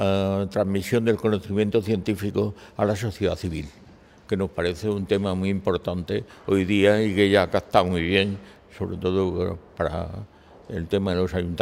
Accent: Region of Murcia, Spain; como murcianos nos hace ilusión colaborar en todo lo que sea un progreso cultural y científico de nuestra región.

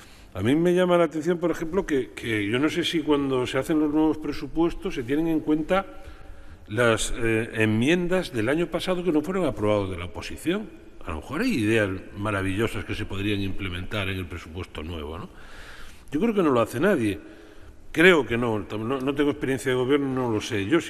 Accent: Ferrol, Galicia, Spain; que se haga aquí y no en el Ferrol, que es mi tierra

